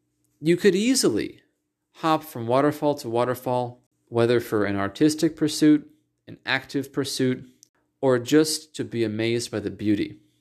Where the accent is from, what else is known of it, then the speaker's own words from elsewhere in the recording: United States; As an American, the American barbecue is the clear champion, I'm obliged to say that.